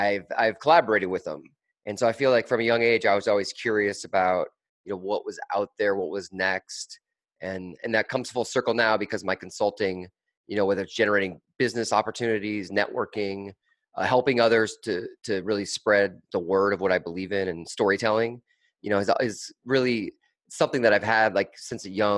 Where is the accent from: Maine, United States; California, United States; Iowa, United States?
Iowa, United States; Des Moines; And I grew up in Des Moines, Iowa. As I mentioned, there's a lot of farms in the Midwest and silos, right?